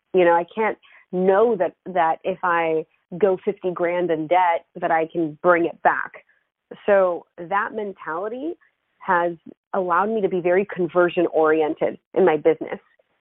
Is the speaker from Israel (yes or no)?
yes; Israel; Maybe it does have to do with the fact that I grew up in Israel